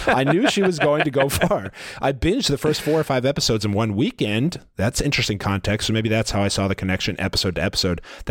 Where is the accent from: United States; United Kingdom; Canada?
Canada; I'm Canadian